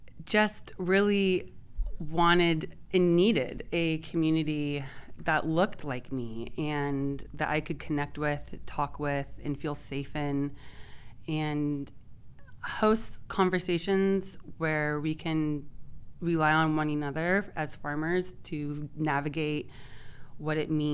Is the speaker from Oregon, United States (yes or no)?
yes; Tigard, Oregon, United States; also born or lived in Portland / Tualatin; Well, I was born up in Portland and grew up in Tigard and Tualatin